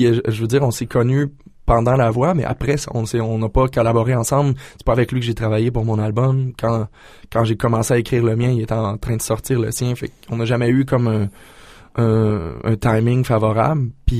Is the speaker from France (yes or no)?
no; Sainte-Marie-de-Beauce, Quebec, Canada; Je suis de Sainte-Marie-de-Beauce. J'ai été élevé en Beauce, à Sainte-Marie, puis j'ai vécu là jusqu'à tout récemment